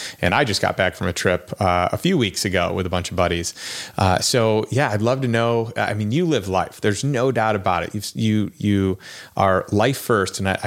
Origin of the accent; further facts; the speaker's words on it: Chicago, Illinois, United States; You said earlier you're from Chicago. I'm from Chicago.